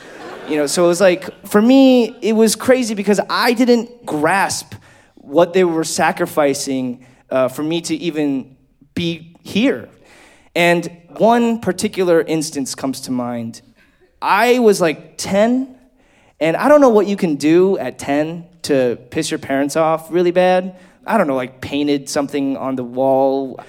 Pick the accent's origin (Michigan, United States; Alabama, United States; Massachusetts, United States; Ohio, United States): Michigan, United States; Taylor; I was like, yo, I grew up in Taylor, Michigan.